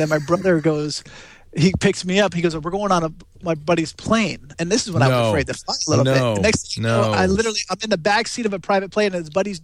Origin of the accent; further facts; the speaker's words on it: Connecticut, United States; now in California, United States; Even when I'm home in California, I'm like, I cannot believe I'm in California because I grew up in Connecticut.